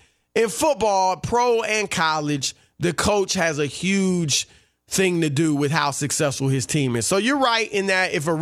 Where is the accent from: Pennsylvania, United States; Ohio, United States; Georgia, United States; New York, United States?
Ohio, United States; growing up in Ohio, Michigan was a national power.